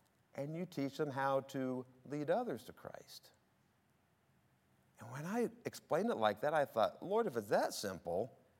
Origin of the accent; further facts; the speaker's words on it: Missouri, United States; And in my home state of Missouri, I looked and there is a place, bingo, 100 square mile radius, no church.